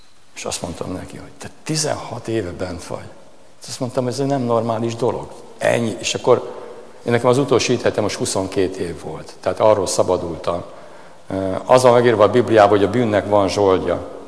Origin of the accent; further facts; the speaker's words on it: Eger, Heves, Hungary; Én a lakótelepi srác voltam, Egernek egy ilyen nagyon régi lakótelepén nőttem föl, talán a legrégebbi lakótelep a Tegerbe.